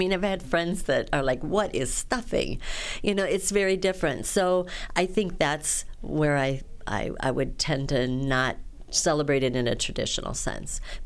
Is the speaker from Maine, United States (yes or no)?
no; Sergeant Bluff, Iowa, United States; I am from Sergeant Bluff.